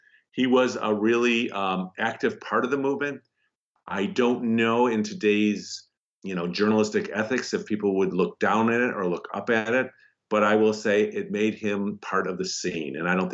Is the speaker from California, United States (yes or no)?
no; Chicago, Illinois, United States; Well, I'm from Chicago, and I've gotten to Memphis has become kind of my adopted second town.